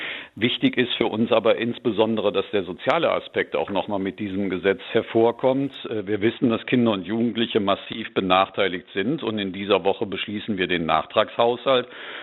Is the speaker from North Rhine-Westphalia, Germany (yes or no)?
yes; Cologne, North Rhine-Westphalia, Germany; In meiner Heimatstadt Köln haben wir das seit einigen Tagen